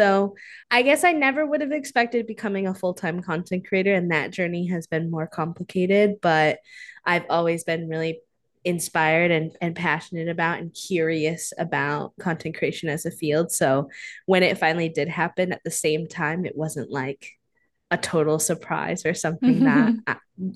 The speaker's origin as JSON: {"language": "English", "region": "Wisconsin", "country": "United States", "tie": "born or raised there", "said": "it wasn't safe to really go out about in my hometown, both like, because it's not a very friendly place for queer people to live in like rural northern Wisconsin"}